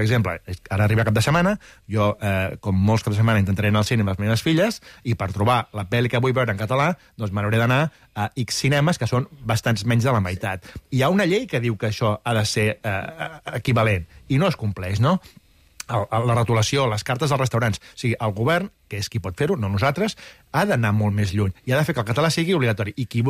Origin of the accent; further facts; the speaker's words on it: Catalonia, Spain; jo em vaig apuntar amb un euskaltegui per aprendre euskera, com a bon català